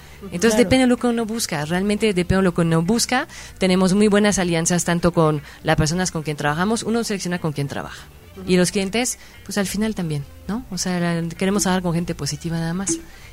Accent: Belgium; Spanish is a second language; De Bélgica. De Bélgica.

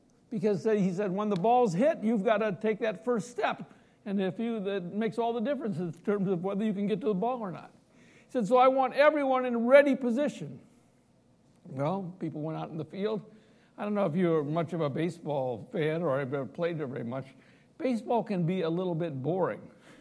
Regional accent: Midwest, United States; accent: Midwestern; They certainly can pick up my Midwestern accent all the time.

